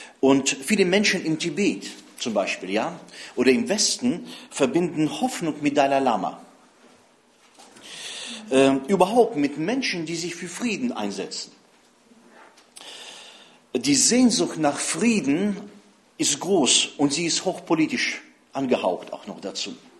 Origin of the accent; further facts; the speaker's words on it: Siberia, Russia; now in Germany; Nun, ich bin geboren und aufgewachsen in Sibirien